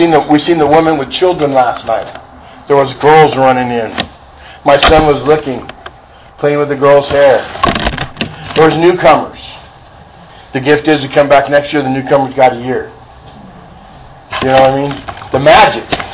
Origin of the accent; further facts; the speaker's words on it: Norco, California, United States; It was national news in Norco. We're from Norco. Norco's not real big, okay?